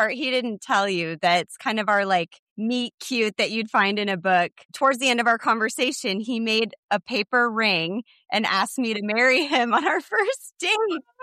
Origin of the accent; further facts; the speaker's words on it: Iowa, United States; So I'm from Iowa originally